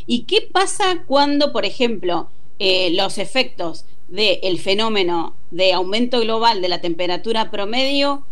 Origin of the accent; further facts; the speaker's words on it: Trelew, Chubut, Argentina; Sabes que yo soy de Trelew.